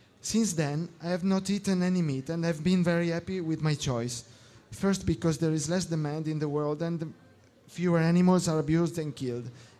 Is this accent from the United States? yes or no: no; Italy; English is a second language; I'm originally from Italy.